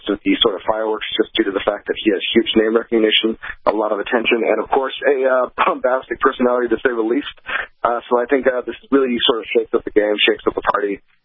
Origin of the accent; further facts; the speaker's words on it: California, United States; It's pretty terrible over here, but I'm from California